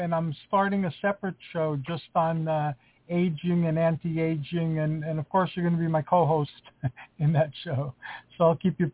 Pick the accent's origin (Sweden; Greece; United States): Greece; when I was growing up in Greece, they had traveling muscle men. They used to travel around the villagers